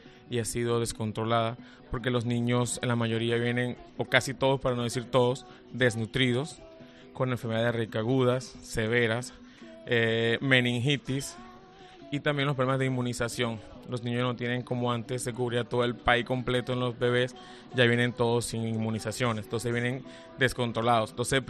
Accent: Venezuela; moved away as an adult; Pero la situación se volvió cada vez más crítica y la inseguridad y lo que era el alto costo de la vida disminuyó la calidad de vida de todo venezolano, incluyendo también a los profesionales.

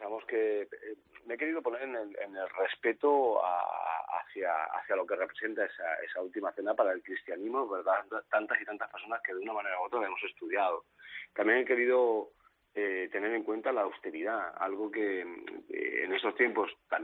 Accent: Alicante, Valencian Community, Spain; Yo soy de aquí de Alicante, el turrón es muy típico.

